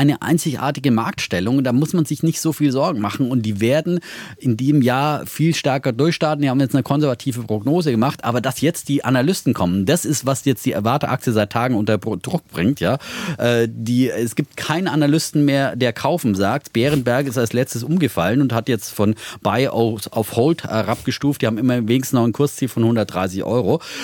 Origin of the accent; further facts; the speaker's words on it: Baden-Württemberg, Germany; an der Grenze zu meiner Heimat, ja, nahe an meiner fränkischen Heimat, ja, aus dem hoheloischen Frankenland, das zu Baden-Württemberg gehört.